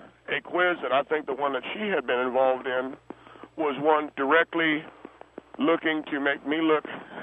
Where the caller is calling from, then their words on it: Corona, California, United States; Sir, I'm calling from Corona, California.